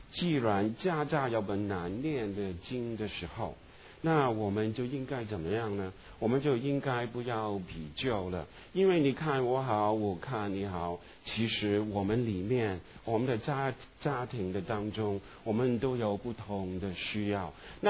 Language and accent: Chinese; Hong Kong; now in United States; 祖国是中国啊，我们这是香港人哦。